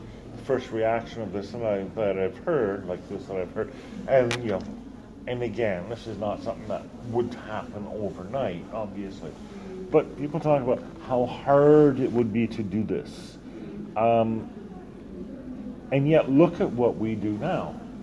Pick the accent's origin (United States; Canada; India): Canada; And I'm sort of sitting there, you know, as the Canadian guy, wait, what?